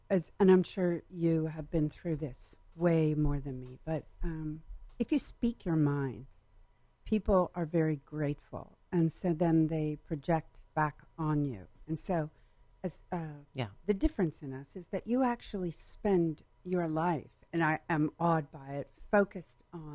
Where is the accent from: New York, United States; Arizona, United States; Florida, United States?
New York, United States; And we're from Central New York and Western New York.